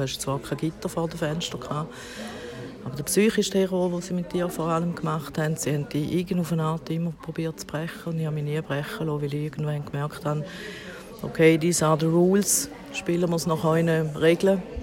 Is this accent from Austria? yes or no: no; Chur, Graubünden, Switzerland; born there; ich bin in Chur geboren, als jüngstes von 9 Kindern.